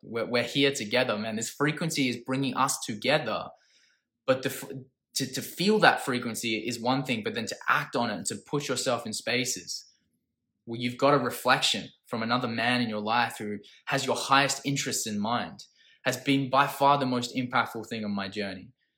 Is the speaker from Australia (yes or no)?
yes; Perth, Western Australia, Australia; I'm from Perth, Max, Western Australia.